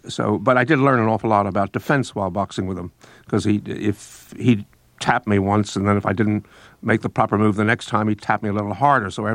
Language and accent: English; New York, United States; I grew up in Brooklyn, and you know, we didn't ignore strength in Brooklyn, but it wasn't. I grew up in a reasonable neighborhood, reasonable middle class neighborhood.